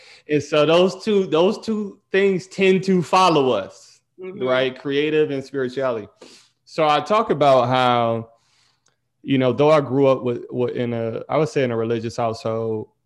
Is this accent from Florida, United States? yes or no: no; Detroit, Michigan, United States; I just talk about my journey growing up in Detroit, Michigan.